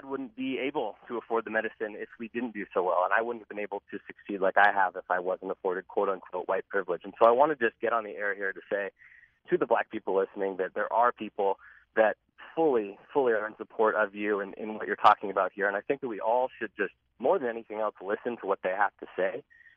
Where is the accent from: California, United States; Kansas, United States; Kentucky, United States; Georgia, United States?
California, United States; Atherton; I am a white person from the Bay Area. I was born and raised in Atherton.